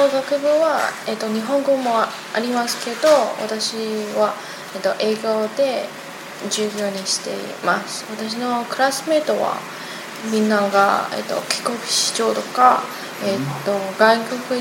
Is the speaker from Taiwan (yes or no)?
yes; Taiwan; Japanese is a second language; 全部台湾で、なんか、小学、幼稚園から英語に勉強していました。